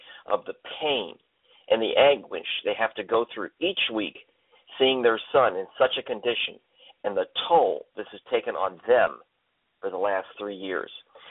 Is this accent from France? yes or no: no; Iran; I grew up in Iran, the country where it is like a marsh for women.